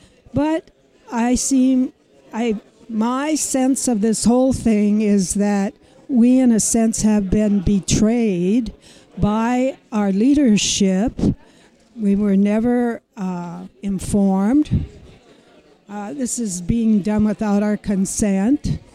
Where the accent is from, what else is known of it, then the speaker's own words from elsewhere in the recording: Little Falls, Minnesota, United States; I'm from Little Falls